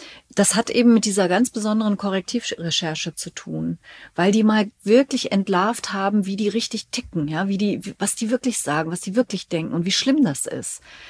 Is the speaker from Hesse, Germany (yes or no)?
no; Cologne, North Rhine-Westphalia, Germany; in Köln, wo ich groß geworden bin, wo wir beide zur Schule gegangen sind